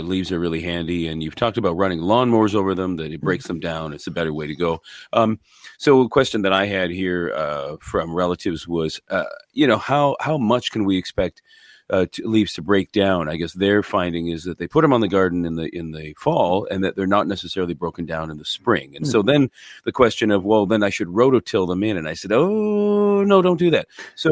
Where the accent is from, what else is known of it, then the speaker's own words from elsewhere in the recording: Ancaster, Ontario, Canada; Okay, I think that's what we had growing up in Ancaster.